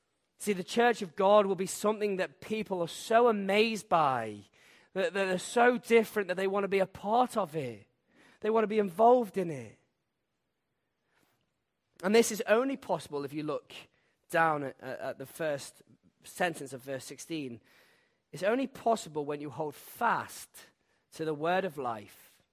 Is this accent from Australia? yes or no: no; Wales, United Kingdom; Now, I grew up in North Wales, and what a lovely place it was.